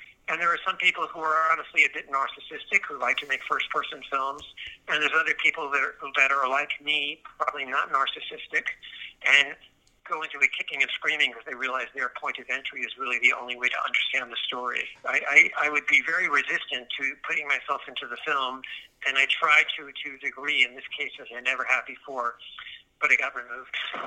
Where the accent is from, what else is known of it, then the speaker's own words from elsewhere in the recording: New York, United States; I mean, I am a New Yorker and I have lived here my whole life, and I do go to a lot of different places.